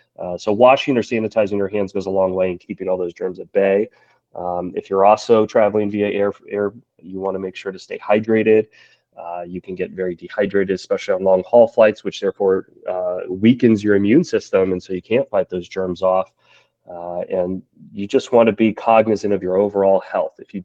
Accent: Orlando, Florida, United States; it's get out of Orlando, my hometown, because it looks like everyone's coming here.

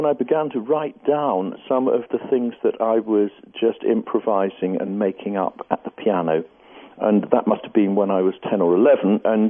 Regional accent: London, United Kingdom; born there; I was born in London.

